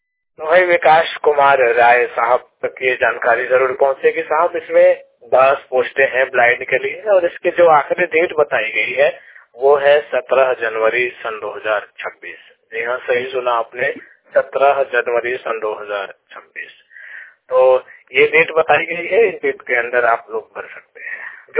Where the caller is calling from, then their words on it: Mirzapur, Uttar Pradesh, India; जिला मिर्जापुर उत्तर प्रदेश से बात कर रहा हूँ।